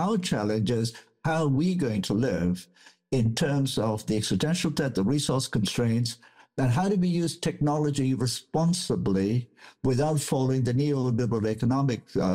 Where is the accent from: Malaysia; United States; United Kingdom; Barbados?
Malaysia; I'm originally from Malaysia